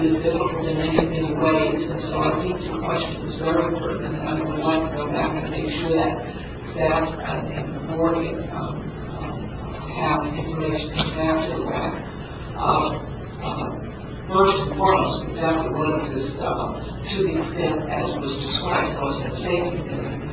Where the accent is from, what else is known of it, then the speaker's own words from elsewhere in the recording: Marshall Islands; I come from the Marshall Island.